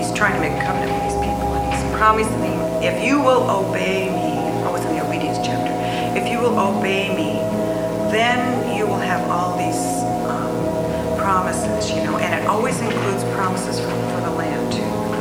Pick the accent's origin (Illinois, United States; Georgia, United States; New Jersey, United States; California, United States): California, United States; And I'm from California, so, you know, everything happens in some of these key places like the Bay Area.